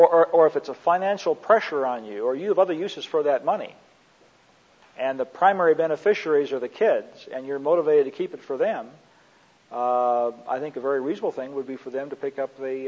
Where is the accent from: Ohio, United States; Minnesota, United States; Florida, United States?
Minnesota, United States; Minneapolis; born there; I was born in Minneapolis, you know.